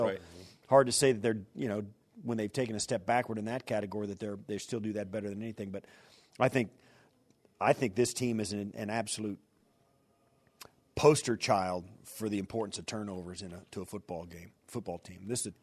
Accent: Kansas, United States; yeah, I grew up in Kansas, and when I grew up, there was not an ice rink in the state.

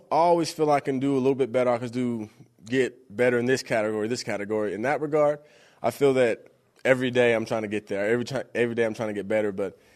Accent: Denver, Colorado, United States; me growing up in Denver, I remember watching Jay Cutler for the Broncos

